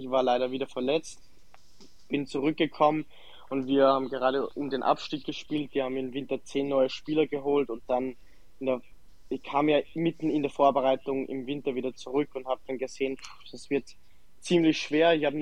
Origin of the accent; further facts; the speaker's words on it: Austria; accent: Austrian Standard German; now in Dresden, Germany; Man hört es ja auch mit meinem Dialekt, den österreichischen Hochdeutsch-Dialekt, sage ich einfach mal so.